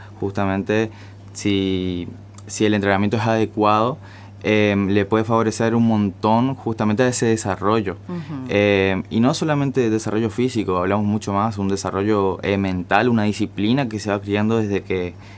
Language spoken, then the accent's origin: Spanish; Argentina; Son parte fundamental de nuestra patria, de nuestra historia como argentinos.